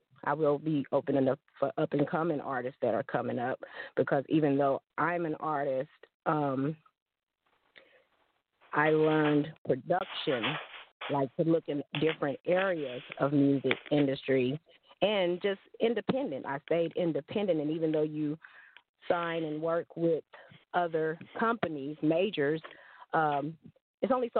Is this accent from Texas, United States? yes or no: yes; Texarkana, Texas, United States; now in Crowley, United States; I'm from Texarkana, Texas, now residing in Texas in the Dallas-Fort Worth area, Crowley to be exact.